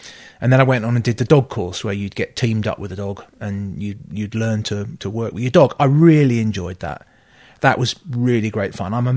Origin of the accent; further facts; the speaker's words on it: South East England, United Kingdom; we moved down south, down to Kent. I grew up in Kent.